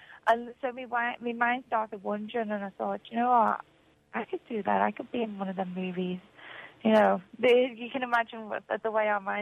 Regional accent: Liverpool, North West England, United Kingdom; Yeah, I'm from Liverpool.

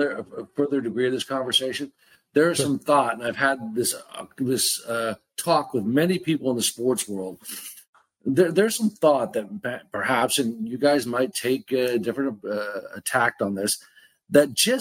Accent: California, United States; Like you guys, we grew up in the Bay Area or wherever the West Coast.

